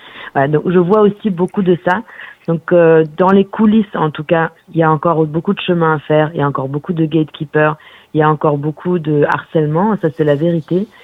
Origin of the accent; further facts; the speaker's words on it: Germany; C'est elle que j'ai découvert en premier à la télé quand j'étais petite en Allemagne sur les chaînes de Zik.